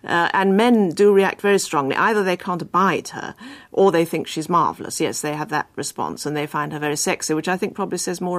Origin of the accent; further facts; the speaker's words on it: Egypt; somebody growing up in Egypt. And it wasn't until I went back there with my husband and some friends for the first time since I was a child